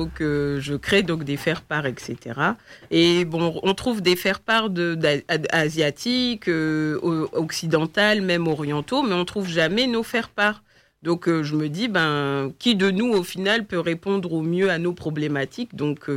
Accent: Lille, Hauts-de-France, France; born there; donc du coup, je suis née à Lille, tout ça. Je suis originaire de la République centrafricaine. Mais ce qu'on oublie aussi, c'est que maman est aussi congolaise, hein, de RDC.

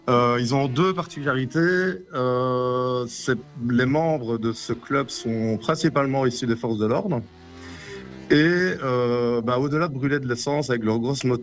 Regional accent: Belgium; now in Fontaine-Notre-Dame, France; Non, j'habite à Fontaine Notre-Dame, mais effectivement, je suis belge.

